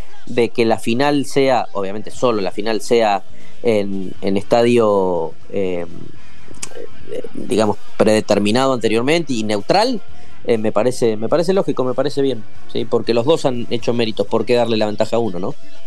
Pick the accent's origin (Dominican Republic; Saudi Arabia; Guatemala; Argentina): Argentina; yo siendo argentino les digo qué vivos que son